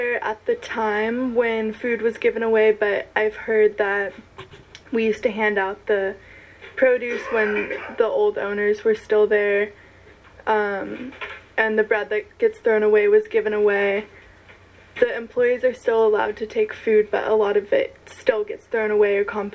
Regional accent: Santa Rosa, California, United States; now in Santa Cruz, United States; I don't think that Santa Rosa in particular, which is where I'm from, had the kind of community in the first place that Santa Cruz once had. Or it's a lot more spread out, I guess, and a lot more retired people

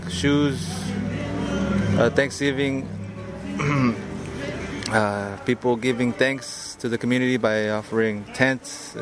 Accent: California, United States; I am from Monterey County.

